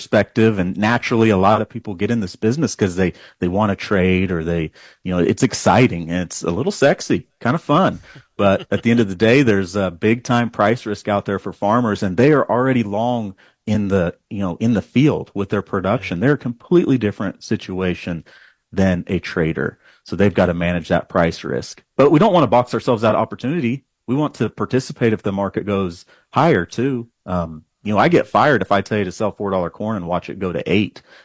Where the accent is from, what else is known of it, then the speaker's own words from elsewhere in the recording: Dodge City, Kansas, United States; I live in Dodge City, Kansas, and that's where I grew up. That's home for me, my family. I'm a fourth generation cowboy